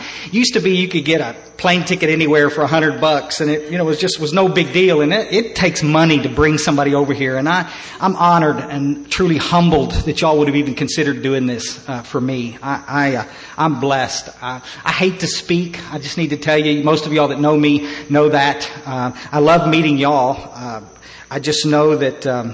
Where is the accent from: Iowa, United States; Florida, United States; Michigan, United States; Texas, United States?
Texas, United States; You know, I'm from Texas. I'm as South as you can get.